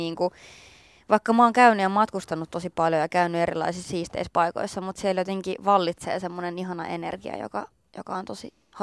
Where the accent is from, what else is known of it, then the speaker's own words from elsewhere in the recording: Nummela, Uusimaa, Finland; Olen kotoisin alun perin Nummelasta